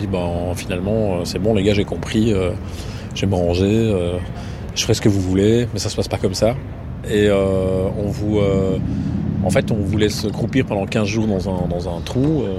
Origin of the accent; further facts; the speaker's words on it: Belgium; En fait, donc moi je suis belge